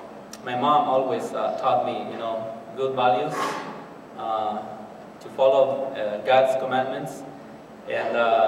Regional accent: Chiquimula, Guatemala; I grew up in a small village called Sir Asir, which is about 35 houses in a community. It's about 8 miles away from the town of Ipala. It's a very small village. I grew up just with my mom.

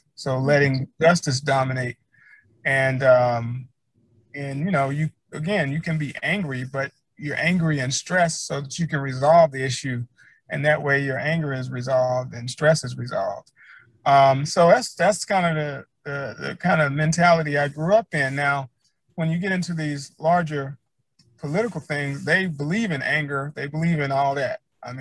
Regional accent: Alabama, United States; Well, I'm like I said, I'm from Alabama, and I was grew up in a an African American community, a family, small community.

